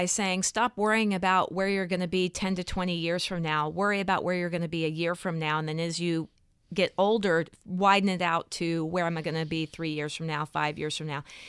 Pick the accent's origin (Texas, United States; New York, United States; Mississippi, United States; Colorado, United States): Texas, United States; It's that I was raised in the South, in Texas, and there's this sense of perpetual optimism.